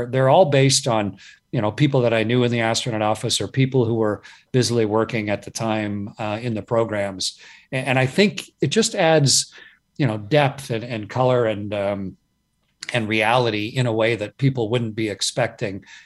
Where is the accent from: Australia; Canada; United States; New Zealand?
Canada; I'm a Canadian astronaut